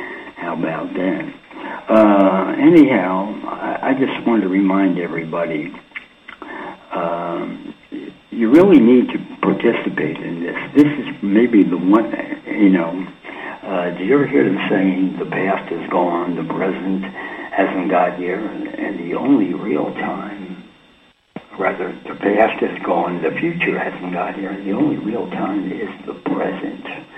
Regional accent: East Coast, United States; Hey, I'm from the East Coast. We can talk fast, faster than you can even listen.

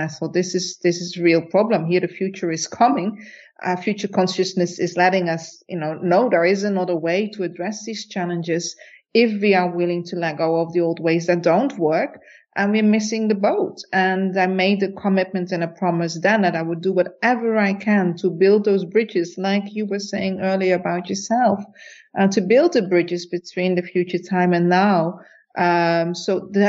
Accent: Netherlands; I was growing up in the Netherlands

